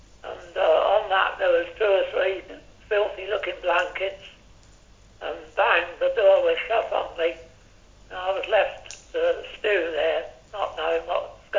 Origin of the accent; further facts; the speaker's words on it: United Kingdom; how am I going to prove that I'm a British airman without giving something away?